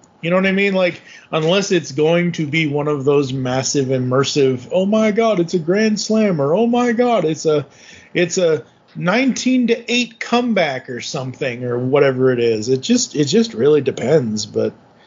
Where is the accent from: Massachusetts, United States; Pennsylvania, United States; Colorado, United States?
Massachusetts, United States; I grew up in around the South Shore of Massachusetts. I always say I'm from Boston, but technically I was just an hour south of Boston.